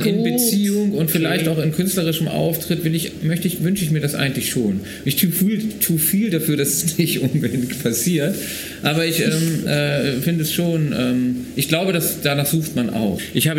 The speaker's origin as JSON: {"language": "German", "country": "Germany", "lives_now": "Austria", "said": "Und wie es mir so als Piefke geht, wie ich hier drauf schaue, da bin ich schon am Staunen ein Stück weit."}